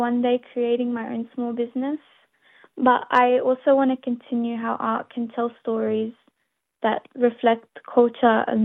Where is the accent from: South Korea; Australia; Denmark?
Australia; I'm 18 years old. I'm Lebanese from the Minya Diniya. I was born and raised in Australia. My parents also born here, but my grandparents were born in Lebanon.